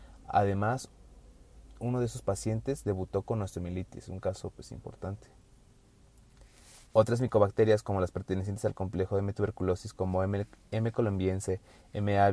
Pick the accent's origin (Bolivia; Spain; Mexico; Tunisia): Mexico; nosotros como mexicanos tenemos la vacuna de BCG